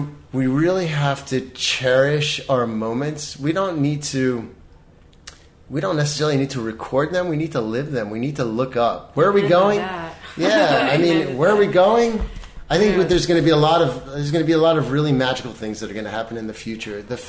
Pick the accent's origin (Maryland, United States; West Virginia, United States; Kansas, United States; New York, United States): Maryland, United States; Baltimore; now in Los Angeles, United States; I mean, when I moved here from Baltimore, I come from the land of, you know, wallpaper and paint.